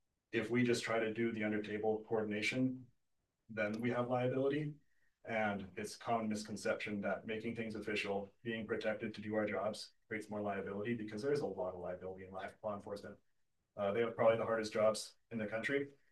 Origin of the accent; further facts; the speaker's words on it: United States; because I'm American.